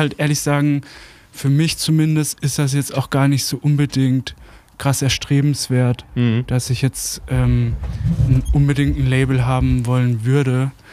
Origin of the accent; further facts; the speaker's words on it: Karlsruhe, Baden-Württemberg, Germany; now in Leipzig, Germany; ich bin jetzt 3 Jahre hier, aber ursprünglich komme ich aus Karlsruhe, Landkreis Karlsruhe. Genau, und da fand ich es nicht so geil und dann habe ich gedacht, ich ziehe mal möglichst weit weg und jetzt hocke ich hier in Leipzig so seit 3 Jahren ungefähr.